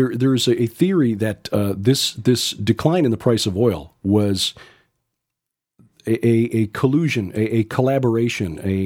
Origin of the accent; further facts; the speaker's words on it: Chicago, Illinois, United States; I'm from Chicago. And when you grow up in Chicago, you think nothing happens mm-hmm. south of Joliet.